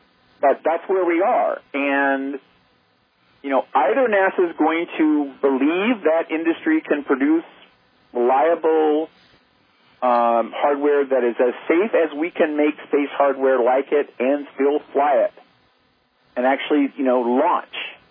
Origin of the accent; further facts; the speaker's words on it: Washington, District of Columbia, United States; born there; I was born in Washington, D.C.